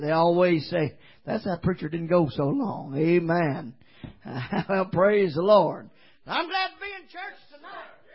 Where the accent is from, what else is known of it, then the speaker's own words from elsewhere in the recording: Morton's Gap, Kentucky, United States; I'm from Morton's Gap, Kentucky. Now you don't get no country than that. Hallelujah. When you're from Morton's Gap, Kentucky, and you leave there, anywhere you're going, you're going up.